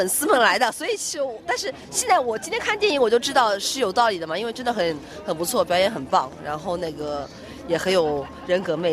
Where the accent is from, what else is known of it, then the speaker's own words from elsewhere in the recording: Shanghai, China; 然后因为我是上海人